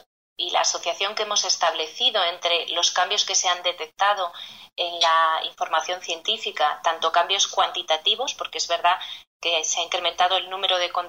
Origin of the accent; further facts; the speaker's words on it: Spain; en mi país, en España.